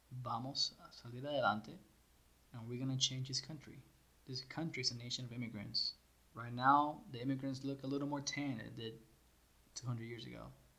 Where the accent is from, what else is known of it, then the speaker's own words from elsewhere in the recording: Cuba; I was born in Cuba, I was raised there, under a dictatorship